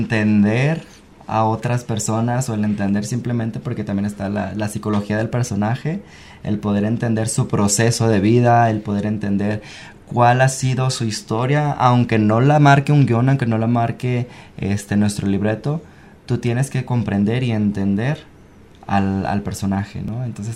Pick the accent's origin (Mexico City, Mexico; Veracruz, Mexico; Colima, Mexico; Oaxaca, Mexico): Colima, Mexico; Soy de Colima, allá lo empecé a hacer.